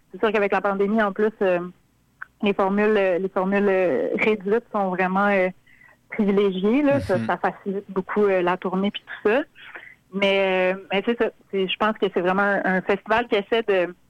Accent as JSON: {"language": "French", "town": "Carleton", "region": "Quebec", "country": "Canada", "said": "Moi, je suis originaire de Carleton."}